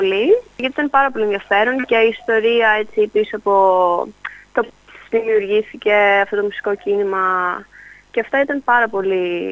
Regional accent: Greece; now in Australia; είμαστε όλοι από την Ελλάδα, ας πούμε, έχουμε έρθει στα τελευταία 5 χρόνια.

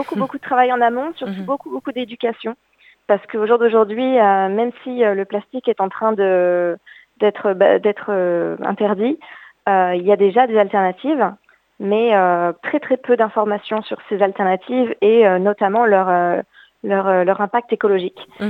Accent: Nice, Provence-Alpes-Côte d'Azur, France; also born or lived in Vietnam; now in Australia; moi je viens du sud de la France, de Nice.

